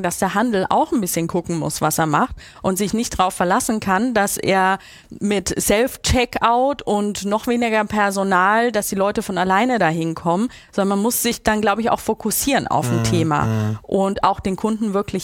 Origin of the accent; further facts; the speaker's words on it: Bavaria, Germany; now in Hamburg, Germany; ich komme aus Franken, ich kriege ganz viel Besuch, nicht nur aus Franken, auch aus den Ländern, wo ich gelebt habe